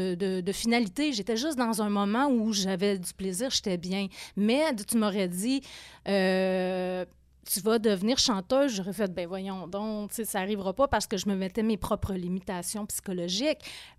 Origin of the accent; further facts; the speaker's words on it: Quebec City, Quebec, Canada; je viens de Québec. Effectivement, j'ai grandi à Québec. Jusqu'à mes 33 ans. Avant de partir à Montréal